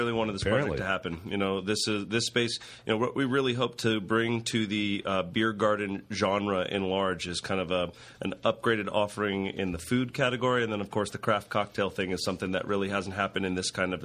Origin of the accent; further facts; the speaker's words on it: Berkeley, California, United States; I'm from Berkeley.